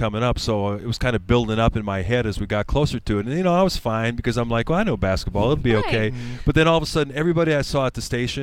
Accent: Milwaukee, Wisconsin, United States; And I remember as a young kid growing up in Milwaukee, we had a radio broadcaster by the name of Eddie Doucette

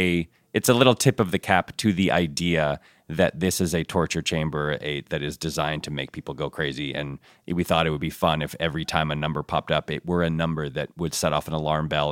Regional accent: Ann Arbor, Michigan, United States; born there; I'm a Michigan fan. I was born in Ann Arbor.

